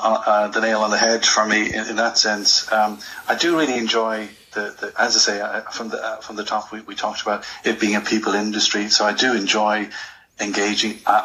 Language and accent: English; Ireland; moved away as an adult; now in United Kingdom; When I moved over to the UK from Ireland, I had two qualifications.